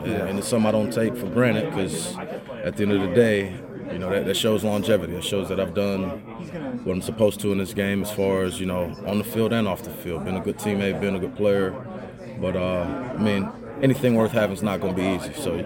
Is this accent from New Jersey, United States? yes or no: no; Cincinnati, Ohio, United States; I'm from Cincinnati, Ohio.